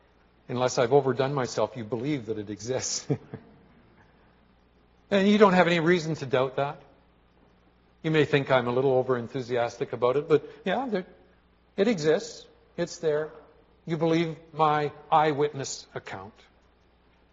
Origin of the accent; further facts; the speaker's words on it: British Columbia, Canada; the beautiful mountain valley where I grew up in British Columbia, and I tell you about Creston Valley with the orchards and the grain farming on the reclaimed marshland